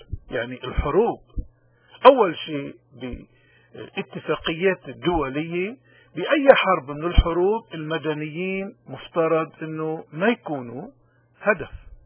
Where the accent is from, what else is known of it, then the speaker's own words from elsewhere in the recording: Lebanon; نحن لبنانيين